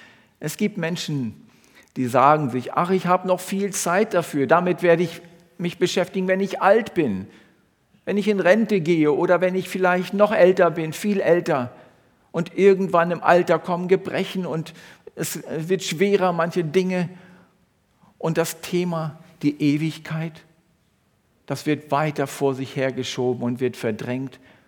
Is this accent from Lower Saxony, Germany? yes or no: yes; Lower Saxony, Germany; Bei uns in der Nähe, wo ich herkomme, gibt es ein Dorf und dieses Dorf heißt Eschede. Und Eschede liegt an der Bahnlinie von Hannover nach Hamburg.